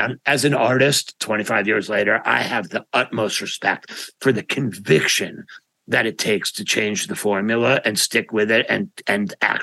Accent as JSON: {"language": "English", "town": "Manhattan", "region": "New York", "country": "United States", "said": "I'm from Manhattan, and and I went to jazz school in Manhattan at the New School for 2 semesters after my freshman year."}